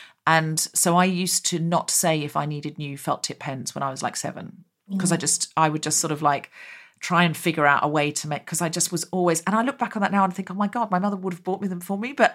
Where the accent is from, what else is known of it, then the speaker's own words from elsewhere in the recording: Australia; I was raised in Australia.